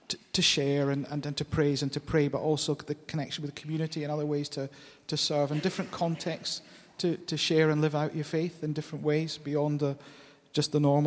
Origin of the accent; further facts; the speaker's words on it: Scotland, United Kingdom; We're Scottish or British, and it's quite difficult being Scottish, because we are inhibited